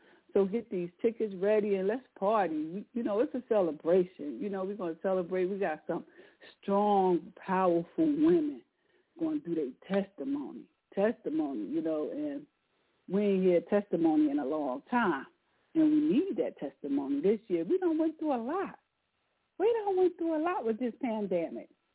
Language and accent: English; New Jersey, United States; born and raised in North New Jersey. Born and raised in North New Jersey.